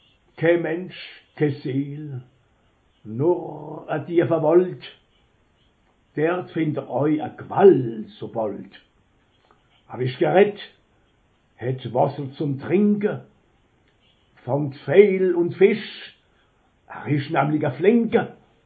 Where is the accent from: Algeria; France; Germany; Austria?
France; Grand Est; accent: Upper Alsatian; Meine Mundart ist stark geprägt vom Oberelsassischen.